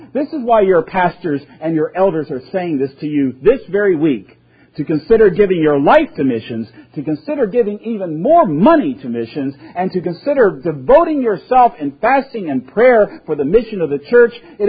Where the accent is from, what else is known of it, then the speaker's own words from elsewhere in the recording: Virginia, United States; I come from Virginia.